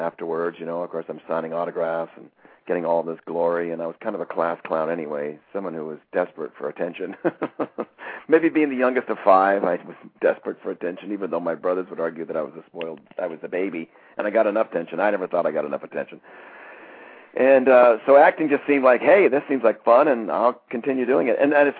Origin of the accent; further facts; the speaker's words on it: Billings, Montana, United States; You know, I grew up in Montana, in Billings, Montana, and I was always singing.